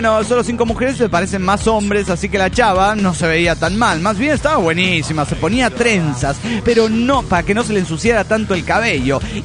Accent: La Plata, Buenos Aires Province, Argentina; de La Plata, Argentina.

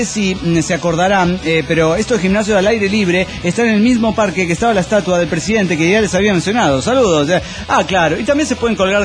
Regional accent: Caracas, Capital District, Venezuela; de Caracas, Venezuela.

